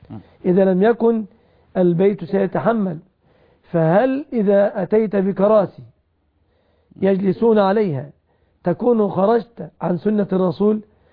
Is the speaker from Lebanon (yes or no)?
no; Egypt; في بلادنا مصر